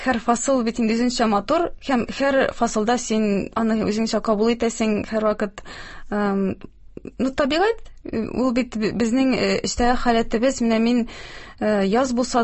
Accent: Zur Chynly, Tatarstan, Russia; минем туган ягым Чүпрәле районы Зур Чынлы авылы.

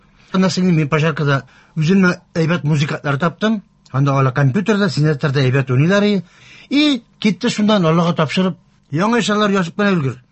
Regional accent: Baksha, Tatarstan, Russia; Беренче җырым үземнең туган авылыма Бакшага Мәмәтем турында

